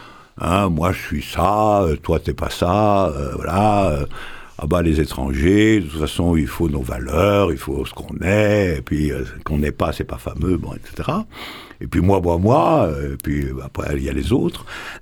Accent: Morocco; born there; je suis né au Maroc.

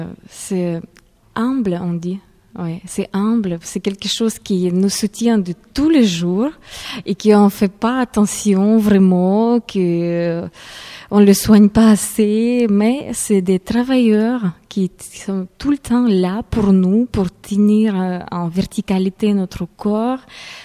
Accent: Ukraine; Je viens d'Ukraine, alors là-bas, les chaussons du pointe, c'était quelque chose à quoi il fallait arriver.

